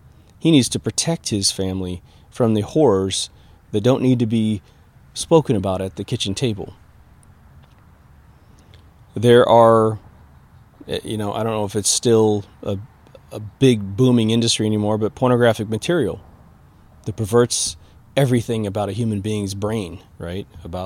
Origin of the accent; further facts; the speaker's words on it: Midwest, United States; I am from the Midwest, old school, where virtually everyone's an alpha male.